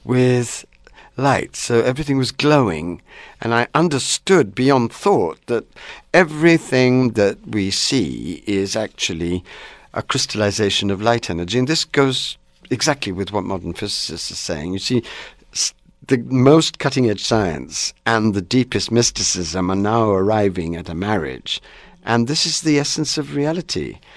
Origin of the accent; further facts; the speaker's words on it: India; born there; I was born in India.